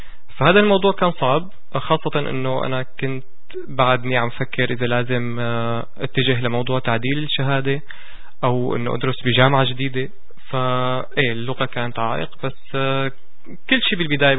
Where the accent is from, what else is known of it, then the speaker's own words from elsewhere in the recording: Syria; now in Canada; ولا مره تعرضت لهذا الموقف اني كوني سوري او كوني ماني كندي هذا الشيء ممكن يسبب مشكله،